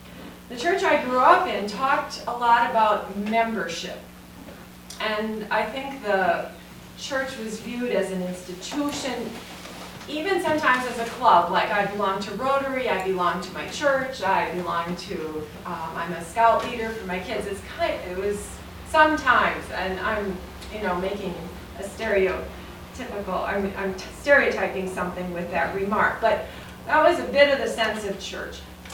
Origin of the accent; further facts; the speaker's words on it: Minneapolis, Minnesota, United States; from Minneapolis, Minnesota.